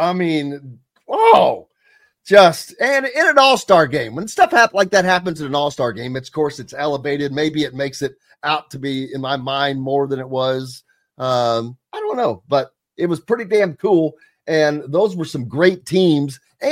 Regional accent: Indiana, United States; A lot of people, we had that going on growing up in Southern Indiana as well.

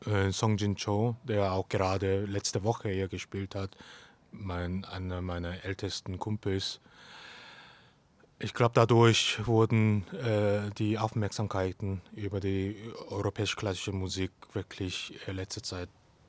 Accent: Daegu, South Korea; German is a second language; moved away; also born or lived in Seoul; weil ich von einem Dorf aufgewachsen bin. Daegu ist eine große Stadt, aber das Haus meiner Eltern, sage ich mal, wo ich geboren bin und so weiter, ist ganz weit weg, so an der Ecke.

